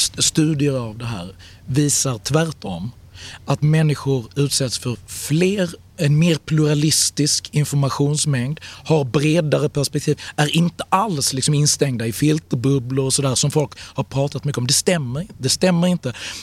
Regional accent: Malmö, Skåne, Sweden; i Malmö där jag växte upp

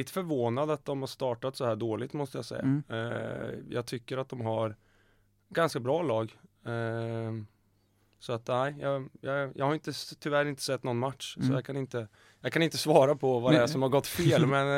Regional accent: Grebo, Östergötland, Sweden; also born or lived in Malmö; Alltså jag är uppvuxen i Grebo och började där som knatte.

